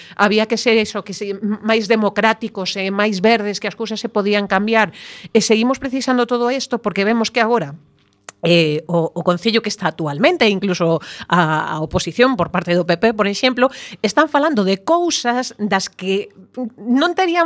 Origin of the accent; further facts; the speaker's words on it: A Coruña, Galicia, Spain; eu son coruñesa de toda a vida